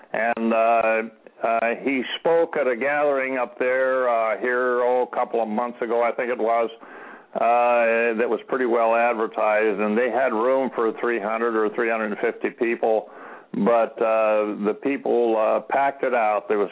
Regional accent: Montana, United States; Well, there's a big change, compared, like in my home state of Montana.

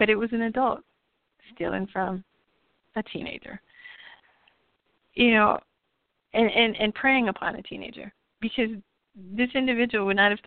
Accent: El Paso, Texas, United States; the council in my hometown of El Paso, Texas, has quite a few predators.

